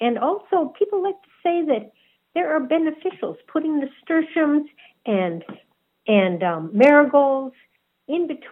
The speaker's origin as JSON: {"language": "English", "region": "Wisconsin", "country": "United States", "tie": "born or raised there", "said": "I grew up in Wisconsin, and the lot where our house was really sandy."}